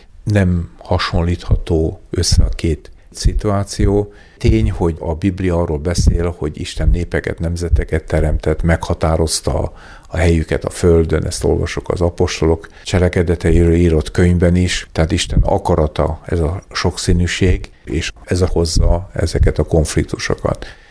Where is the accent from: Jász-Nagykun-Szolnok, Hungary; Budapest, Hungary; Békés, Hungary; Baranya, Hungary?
Békés, Hungary; Én Békés megyéből származok